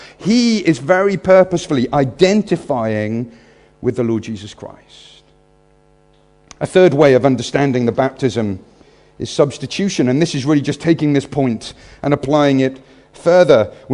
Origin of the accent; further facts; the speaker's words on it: Wales, United Kingdom; And it's Wales. I grew up in Wales, so the sun came out once a year and just rained permanently.